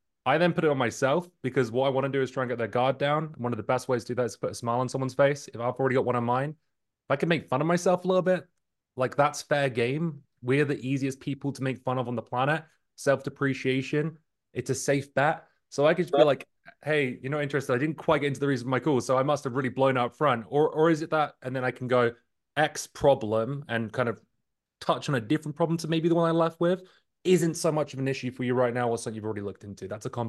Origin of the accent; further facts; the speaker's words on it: Maine, United States; born there; I'm not even British. This is all fake. I was born in Maine.